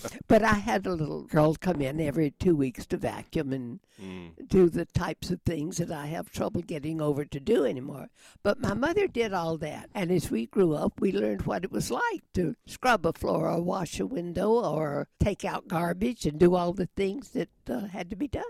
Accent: United States; a naval officer would be in Charlotte, which was 25 miles from my hometown down across the South Carolina line

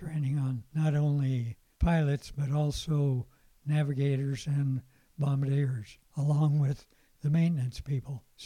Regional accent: California, United States; And I was from California, so I thought, because my family was here in California, they didn't go with me overseas. I wanted to come back to the West.

